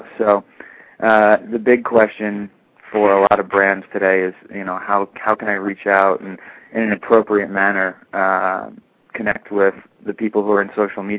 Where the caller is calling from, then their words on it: West Hollywood, California, United States; I'm out in L.A., actually. We're in West Hollywood up on Sunset.